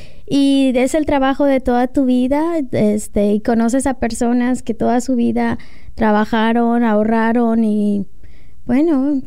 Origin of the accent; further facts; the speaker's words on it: Tepic, Nayarit, Mexico; born there; pasé muchísimos años en Tepic, soy nacida de hecho en Tepic, Nayarit.